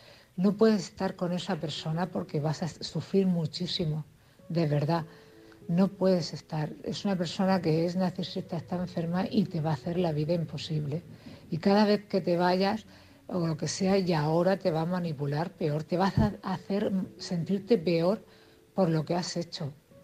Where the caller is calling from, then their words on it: Cartagena, Region of Murcia, Spain; de Cartagena.